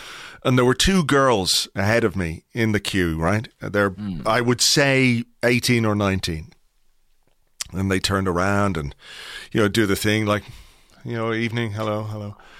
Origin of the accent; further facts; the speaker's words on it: Dublin, Leinster, Ireland; And I said, "No, I'm from Kimmage, just up the road here."